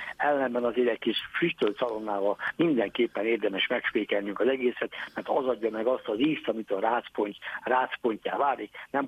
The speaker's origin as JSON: {"language": "Hungarian", "town": "Ercsi", "region": "Fejér", "country": "Hungary", "tie": "born or raised there", "said": "Hát az én szülőföldem, Ercsi térsége, vagy szülőtájam, tájegységem térsége, Ercsi is rácokkal települt be."}